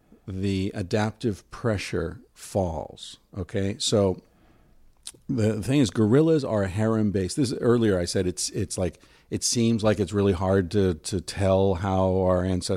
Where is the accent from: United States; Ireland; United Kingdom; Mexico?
Ireland; I'm Irish.